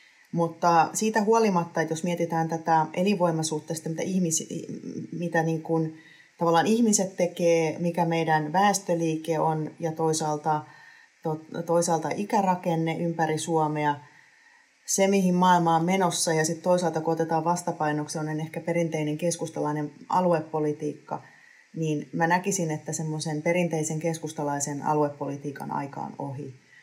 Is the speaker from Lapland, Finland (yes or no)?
no; Helsinki, Uusimaa, Finland; born there; also born or lived in Bonn / Copenhagen / London; mähän olen syntynyt Helsingissä ja itse asiassa Espoota lukuun ottamatta koko ikäni asunut eri pääkaupungeissa. Et mä oon asunut aikoinaan Bonnissa, kun se oli Saksan pääkaupunki, ja sitten mä oon asunut Kööpenhaminassa ja sitten mä oon asunut myös Lontoossa.